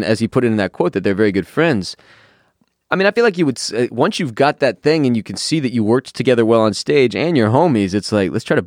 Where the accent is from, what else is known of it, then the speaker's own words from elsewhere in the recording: Texas, United States; because obviously growing up in Texas, we were very aware of this when it happened.